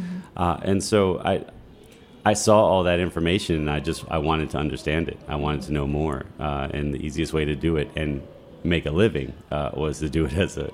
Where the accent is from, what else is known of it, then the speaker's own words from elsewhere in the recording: Baltimore, Maryland, United States; Sure. I grew up in Baltimore. Started coming to D.C. when I was in high school.